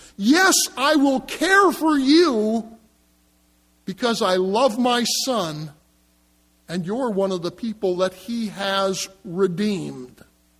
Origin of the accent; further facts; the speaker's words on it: Wisconsin, United States; Now, if you're like me, having been born and raised in the Wisconsin countryside, we knew Ben Franklin's admonition, early to bed and early to rise